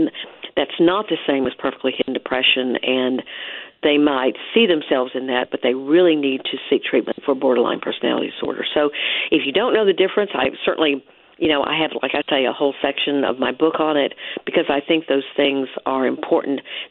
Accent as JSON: {"language": "English", "region": "the South", "country": "United States", "tie": "born or raised there", "said": "I grew up in the South in the 60s and 70s."}